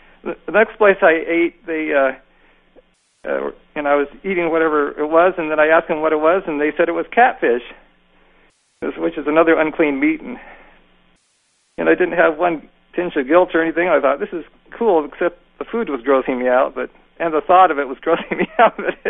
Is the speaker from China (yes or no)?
no; Nepal; Part of it was I grew up in Nepal with water buffalo milk, which is pretty strong.